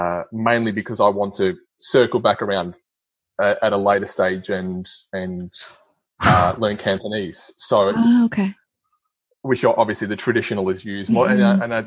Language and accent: English; Australia; first language English; being obviously Australian, we use British English for nearly everything, and we don't think that we have much of an accent or speak fast.